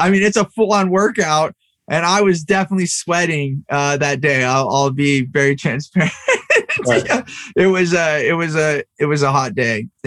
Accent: California, United States; I grew up in the Bay Area, and, you know, now, you know, over four decades of living in California

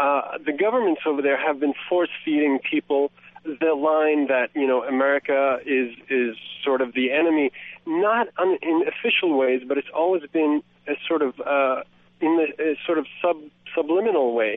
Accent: Syria; now in United States; I was born and raised in Syria

